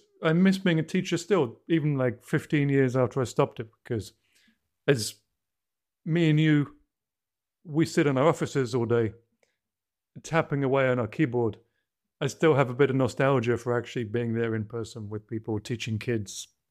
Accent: England, United Kingdom; now in United States; we're both expats from England. We moved to the deep south of the US.

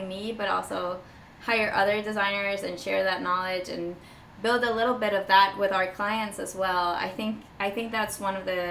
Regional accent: Costa Rica; moved away as an adult; I grew up in Costa Rica. I am born and raised there all my life, all the way through my first degree in computer science.

